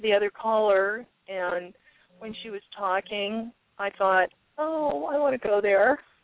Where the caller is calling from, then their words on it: Tucson, Arizona, United States; I'm calling from Tucson, Arizona.